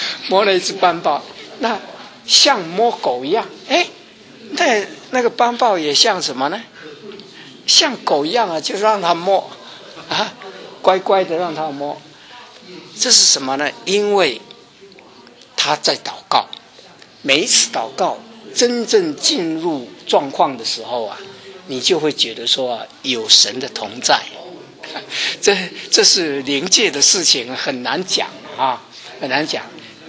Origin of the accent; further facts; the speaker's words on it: China; now in United States; 我们中国人呢、啊、有一个毛病，就是说啊，说不来。I love you 有没有讲没有了不讲了这个是毛病啊你知道吗我来美国以后